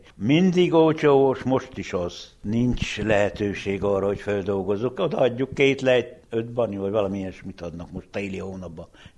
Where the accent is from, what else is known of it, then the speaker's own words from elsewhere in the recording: Mujna, Harghita, Romania; 1958. november 8-án születtem Székely-Muzsna.